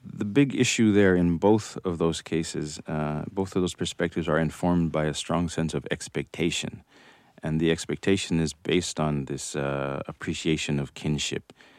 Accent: Tanzania; from growing up in Tanzania and East Africa

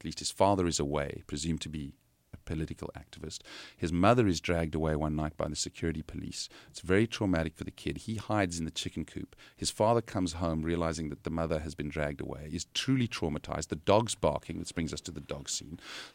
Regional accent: South Africa; one of the pressures we feel as a South African filmmakers

